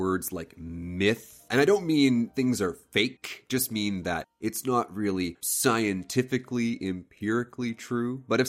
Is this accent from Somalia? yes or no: no; Canada; so as a Canadian, I'm not sure how I feel about that, because we also have a Thanksgiving Day.